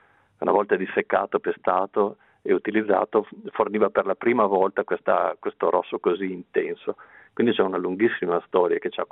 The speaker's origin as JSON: {"language": "Italian", "region": "Emilia-Romagna", "country": "Italy", "said": "io da Emiliano è un colore che ho nell'anima, ovviamente, perché rossa è stata questa regione"}